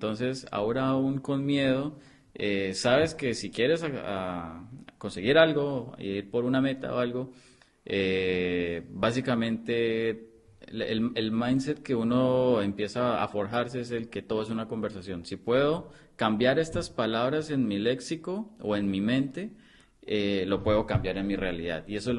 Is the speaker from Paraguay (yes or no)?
no; Colombia; now in Tijuana, Mexico; Yo vengo desde Colombia. Esto, justamente por cuestión de mi relación con ella, con Lili, me vine para Tijuana.